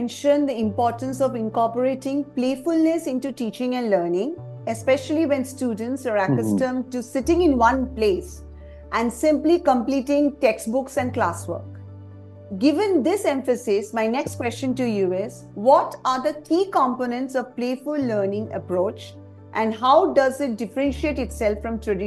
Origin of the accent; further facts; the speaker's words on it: India; I'm an Indian